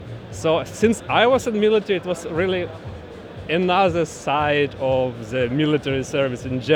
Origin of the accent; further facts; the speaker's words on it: Ukraine; English is a second language; now in Berlin, Germany; I'm from Ukraine. 5 years I live in Berlin.